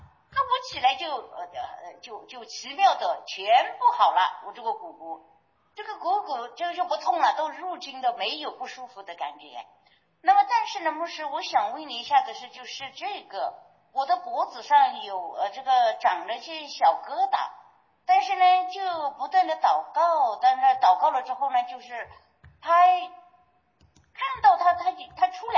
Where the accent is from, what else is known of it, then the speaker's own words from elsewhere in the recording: Pu'er, Yunnan, China; now in Kunming, China; 我是云南省这个普洱的，现在在昆明，常住昆明。